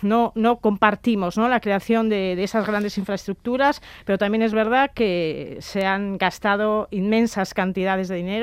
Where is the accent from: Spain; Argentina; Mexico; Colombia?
Spain; Basque Country; Yo soy muy forofa de la colaboración y de la cooperación como vasca.